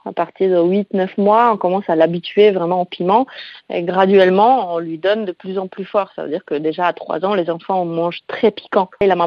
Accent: Poland; now in France; je suis une maman du monde parce que je suis polonaise.

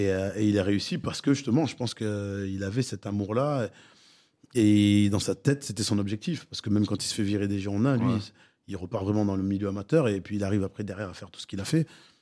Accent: Bordeaux, Nouvelle-Aquitaine, France; pour moi, en tant que Bordelais

